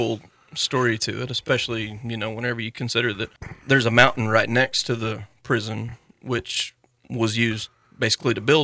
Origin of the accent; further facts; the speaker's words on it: Granite, Oklahoma, United States; also born or lived in Elk City; And we moved to Granite when I was about 11. And then I've lived there mostly since then.